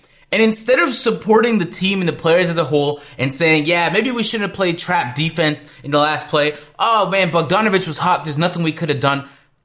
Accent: Toronto, Ontario, Canada; I'm from Toronto

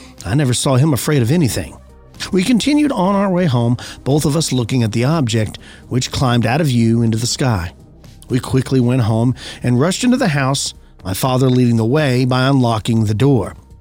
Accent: San Diego, California, United States; also born or lived in Spring Valley; now in Anadarko, United States; Anadarko, Oklahoma, and I'm originally from San Diego.

